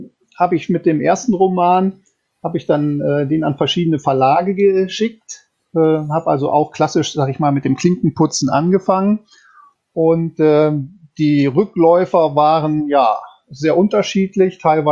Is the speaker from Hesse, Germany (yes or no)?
no; North Rhine-Westphalia, Germany; Tatsächlich aufgewachsen bin ich allerdings im Bergischen Land, also in der Nähe 50 Kilometer von Köln. Und dort bin ich auch zur Schule gegangen.